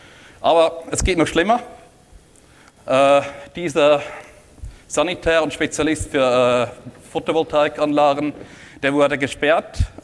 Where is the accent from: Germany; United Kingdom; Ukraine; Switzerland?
Switzerland; blockierten 20% der Domains mich als Schweizer Benutzer